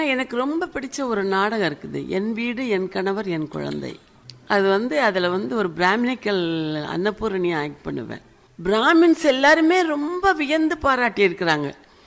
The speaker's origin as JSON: {"language": "Tamil", "town": "Pallathur", "region": "Tamil Nadu", "country": "India", "tie": "born or raised there", "also_born_or_lived": "Rajamannargudi"}